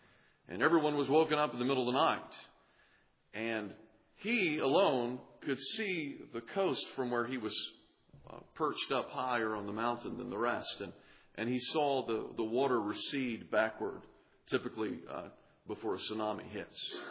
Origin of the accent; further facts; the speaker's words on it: the South, United States; Keep in mind, I am a Southerner.